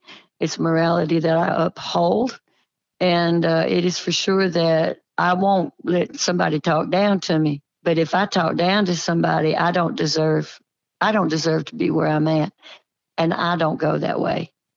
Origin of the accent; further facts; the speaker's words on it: the South, United States; I think that the things that I learned growing up in the South are highly respected and highly respectable